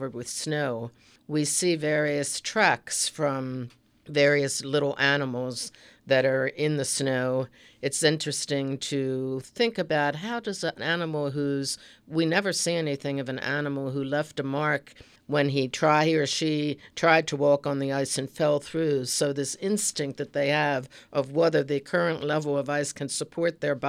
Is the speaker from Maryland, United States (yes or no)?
yes; Baltimore, Maryland, United States; I grew up in Baltimore. My mom was actually alive at the time the Cohn sisters were alive.